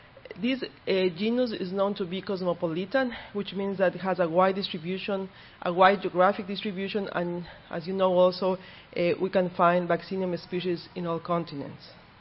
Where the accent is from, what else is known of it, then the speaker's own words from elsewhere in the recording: Ecuador; English is a second language; I come from Ecuador, that's in South America.